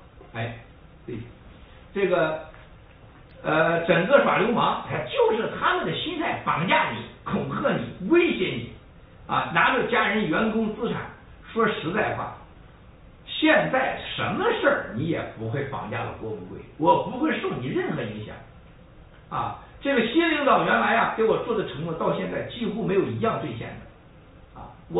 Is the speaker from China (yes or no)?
yes; China; 这就是我们中国人很多商人呢